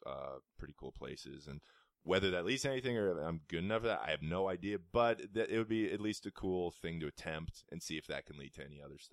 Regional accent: Canada; I felt pride in being Canadian, and I'd never felt that before. And I don't want to leave Canada.

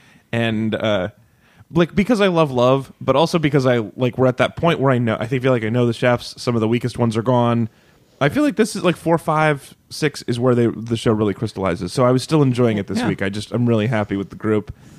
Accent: San Diego, California, United States; I know this guy's palate because I'm from San Diego.

